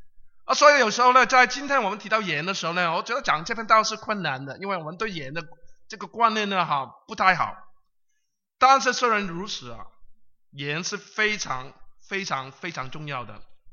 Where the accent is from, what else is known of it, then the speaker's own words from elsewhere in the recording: Guangdong, China; 所以呢，我们广东人呢，对不起哈啊，我既然离开你了，我就不怕你说我讲广东的事情了。